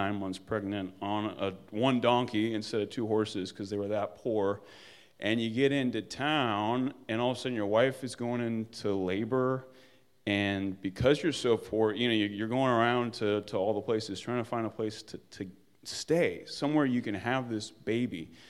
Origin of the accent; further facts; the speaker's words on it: New York, United States; New York is the snobbiest place on earth. And I say that as a New Yorker, you know, I mean, I'm as guilty as everybody else.